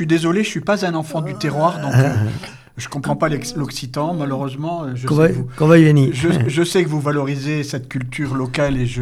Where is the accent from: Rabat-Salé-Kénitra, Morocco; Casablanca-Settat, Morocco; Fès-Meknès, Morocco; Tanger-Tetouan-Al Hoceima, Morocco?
Fès-Meknès, Morocco; Fez; born there; Et moi, je suis né au Maroc, donc en 1952. J'ai 72 ans aujourd'hui.